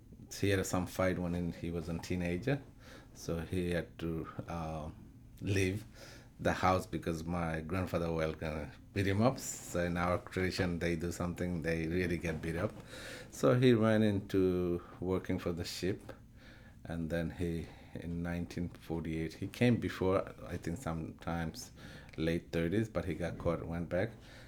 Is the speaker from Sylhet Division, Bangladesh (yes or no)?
yes; Beanibazar, Sylhet Division, Bangladesh; born there; English is a second language; I was born 1969 in Bangladesh, District Sylhet, post office Biani Bazaar.